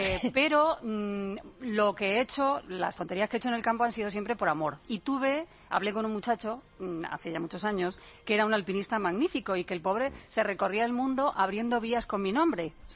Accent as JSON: {"language": "Spanish", "town": "Albacete", "region": "Castilla-La Mancha", "country": "Spain", "said": "cerca de Riópar, en mi tierra, en Albacete"}